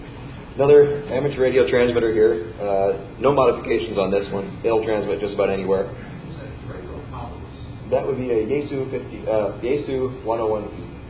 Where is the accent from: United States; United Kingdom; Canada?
Canada; I am a Canadian, and I've always found it bizarre.